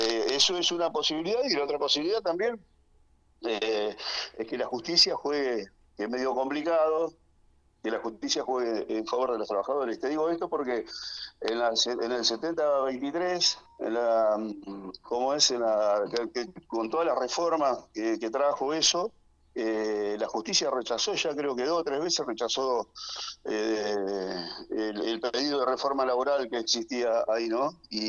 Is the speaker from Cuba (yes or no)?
no; Argentina; como pueblo, como ciudadanos, como habitante argentino